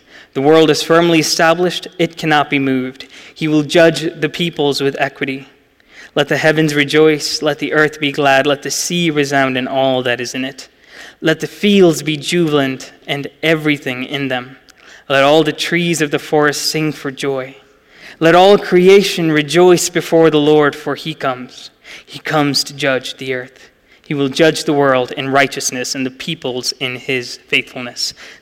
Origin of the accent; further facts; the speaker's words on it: Dubai, United Arab Emirates; my lived experience as an Indian born and raised in Dubai matters to him when he does sermon prep.